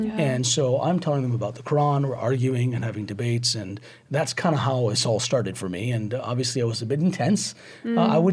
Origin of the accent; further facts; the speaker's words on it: Pakistan; born there; As a Muslim, I grew up with a totally different concept of culture. And I was born in Pakistan.